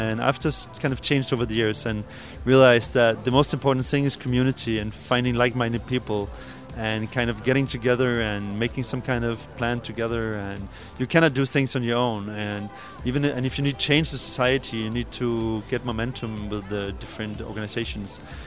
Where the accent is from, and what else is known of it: Copenhagen, Capital Region of Denmark, Denmark; English is a second language